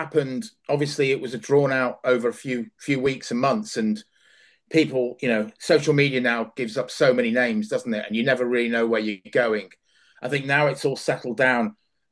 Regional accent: North West England, United Kingdom; I grew up in Lancashire, believe it or not.

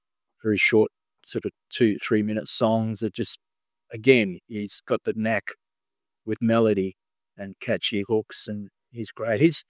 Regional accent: Fremantle, Western Australia, Australia; Prior to that, there was a festival in my local town here, my hometown, called the Fremantle Rocks Festival

